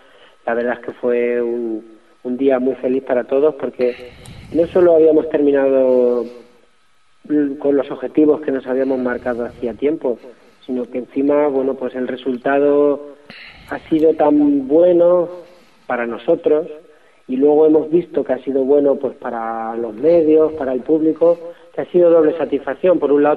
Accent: Toledo, Castilla-La Mancha, Spain; Nosotros somos de Toledo

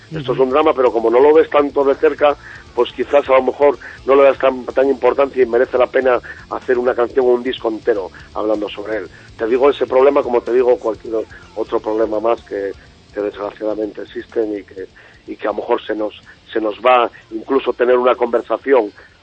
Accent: Asturias, Spain; somos asturianos y vamos, y es la identidad de la banda, son nuestras raíces, son y es la tierra donde nacimos

